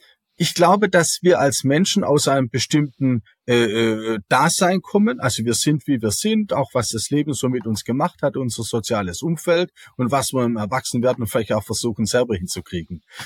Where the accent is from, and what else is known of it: Baden-Württemberg, Germany